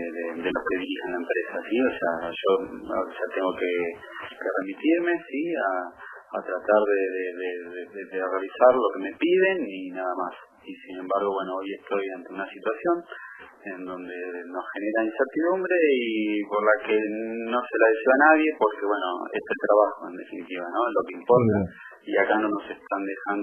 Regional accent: Buenos Aires, Argentina; moved away; Yo vine con mi familia de Buenos Aires

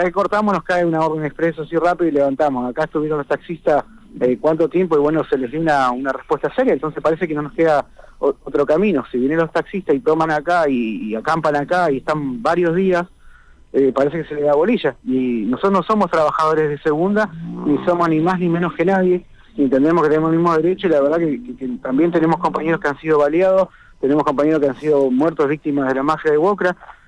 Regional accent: Neuquén, Argentina; somos neuquinos

